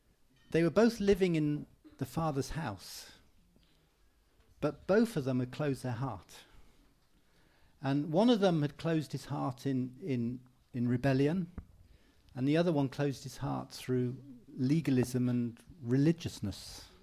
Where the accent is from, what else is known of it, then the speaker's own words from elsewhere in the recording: United Kingdom; But we're British.